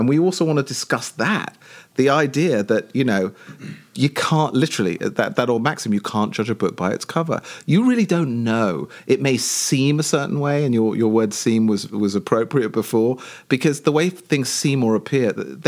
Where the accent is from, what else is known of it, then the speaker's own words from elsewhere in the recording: England, United Kingdom; being British, growing up in, you know, in England